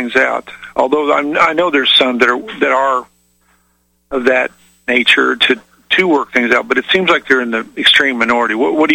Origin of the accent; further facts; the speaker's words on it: Midwest, United States; I grew up in the Midwest, and I grew up rurally and outside of a, you know, city of about 150,000 population, but I went to a country school.